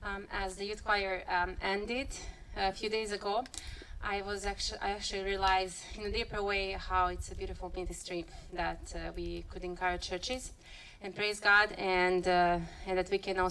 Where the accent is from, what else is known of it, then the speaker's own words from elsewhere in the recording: Serbia; I grew up in Serbia, and I lived there for 31 years, and I was mostly surrounded with non-Christians